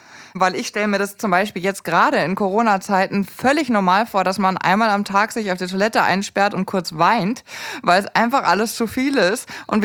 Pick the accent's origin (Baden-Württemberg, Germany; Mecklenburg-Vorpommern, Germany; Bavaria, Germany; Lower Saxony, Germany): Bavaria, Germany; Erding; wenn ich da irgendwo in Erding, wo ich aufgewachsen bin, mir vorstelle, 12 Jahre alleine Kinder großzuziehen